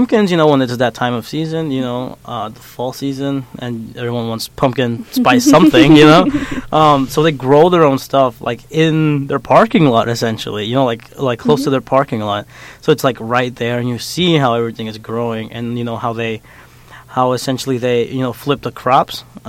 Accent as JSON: {"language": "English", "town": "Athens", "region": "Georgia", "country": "United States", "said": "I go back to Georgia. That's where I'm from Athens, Georgia, and I frequent Atlanta, Georgia all the time."}